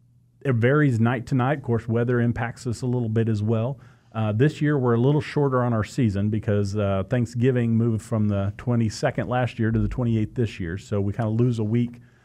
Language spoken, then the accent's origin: English; Newton, Kansas, United States; I grew up in Newton.